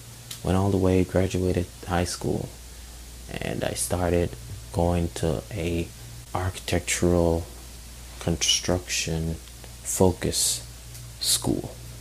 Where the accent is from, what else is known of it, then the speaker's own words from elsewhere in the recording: Jamaica; my journey to design started as a child in Jamaica. I was born in Jamaica.